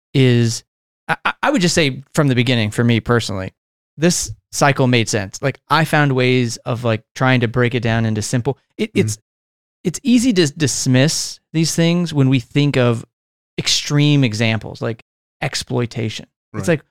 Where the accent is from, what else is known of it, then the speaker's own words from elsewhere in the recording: United States; I think I'm so programmed as an American to be like anti-communist.